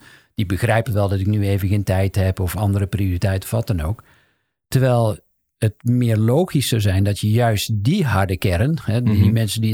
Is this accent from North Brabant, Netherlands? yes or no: yes; North Brabant, Netherlands; Dat is een carnavalsliedje, want ik kom uit Zuiden.